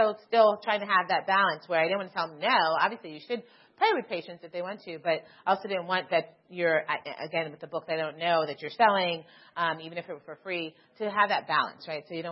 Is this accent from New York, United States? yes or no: yes; New York, United States; I'm originally from New York. That's a picture of Barbados, where my family is originally from.